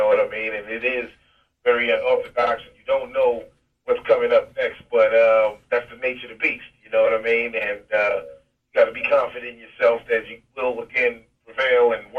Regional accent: New York, United States; and I'm a New Yorker, so I always feel like I'm a New Yorker, you know, I know what's going on

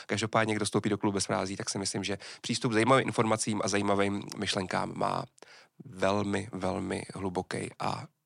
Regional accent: South Bohemian Region, Czechia; My jsme tady Jihočeši.

